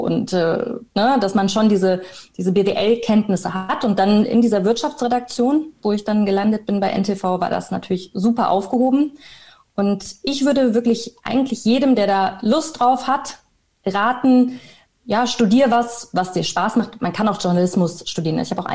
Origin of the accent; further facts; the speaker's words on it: Bielefeld, North Rhine-Westphalia, Germany; now in Cologne, Germany; ich komme aus Bielefeld, bin ich dann mit 19 nach Köln gezogen